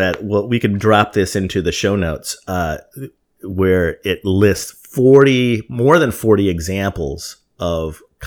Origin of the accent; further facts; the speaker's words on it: Milford, Michigan, United States; And even my own high school. I grew up in Milford, Michigan, and the high school in Milford for years and years and years they were called the Redskins.